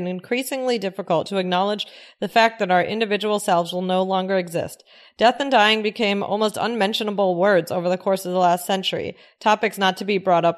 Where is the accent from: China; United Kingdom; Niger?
China; now in Canada; I am from China and I've been living in Canada for over 3 years.